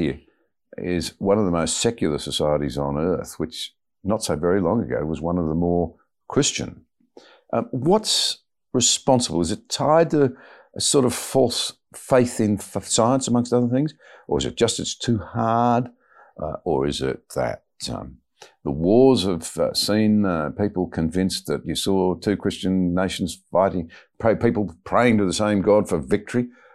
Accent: Australia; as an Australian, I would not live in a free country

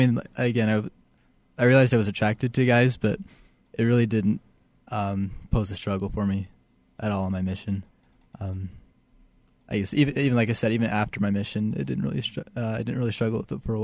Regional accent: St. George, Utah, United States; Well, I grew up in St. George, Utah, also in a devout Mormon family.

